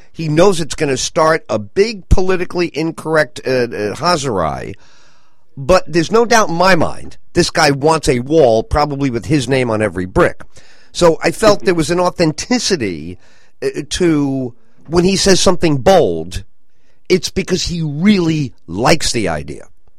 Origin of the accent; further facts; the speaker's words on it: Bronx, New York, United States; I'm from the Bronx, he's from Queens. Nothing he's said or done surprises me. I grew up in the five boroughs.